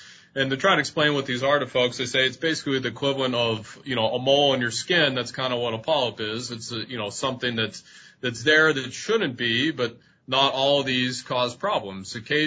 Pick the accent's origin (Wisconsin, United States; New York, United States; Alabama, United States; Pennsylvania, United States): Pennsylvania, United States; Erie; I am originally from Erie, kind of born and raised.